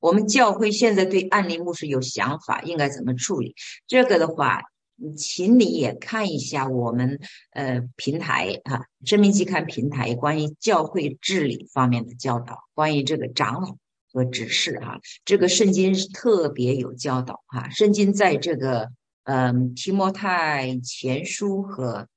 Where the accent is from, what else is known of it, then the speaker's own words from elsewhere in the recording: China; 这是我们中国人，我们特别要注意哈